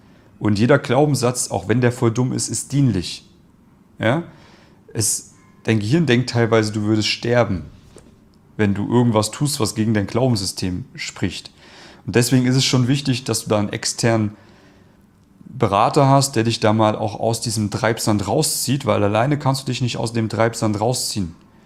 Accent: East Germany, Germany; Ich komme ja ursprünglich aus dem Osten von Deutschland.

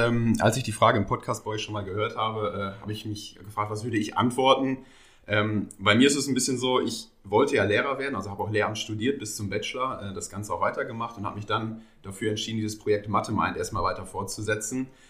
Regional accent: Münster, North Rhine-Westphalia, Germany; ich komme aus Münster

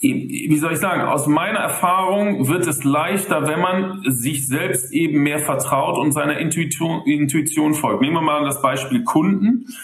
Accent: Rhineland, Germany; ich komme aus dem Rheinland

